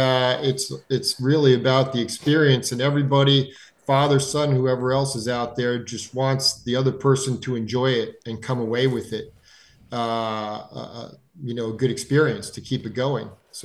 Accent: New Jersey, United States; now in New York, United States; I'm a recent transplant to New York in the last 10 years or so, but I grew up in New Jersey

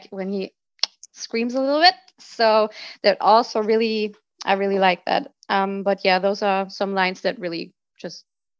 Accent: Germany; first language German; English is a second language; So for me, I'm from Germany.

